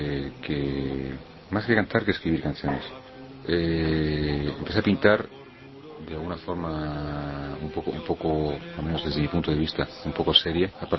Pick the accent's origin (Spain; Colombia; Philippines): Philippines; Toda la enseñanza en Filipinas, nací en Filipinas.